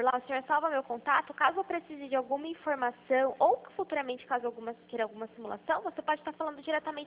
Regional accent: Americana, São Paulo, Brazil; Eu sou daqui de Americana mesmo.

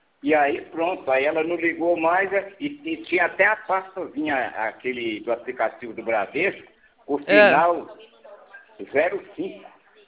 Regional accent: Minas Gerais, Brazil; born there; now in Sumaré, Brazil; eu nasci em Minas Gerais e cheguei em São Paulo em 79.

